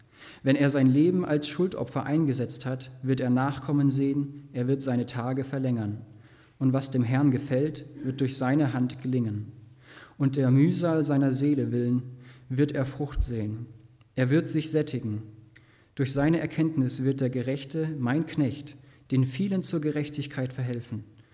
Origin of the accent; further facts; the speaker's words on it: Steinen, Baden-Württemberg, Germany; Wir kommen aus Steinen im Wiesental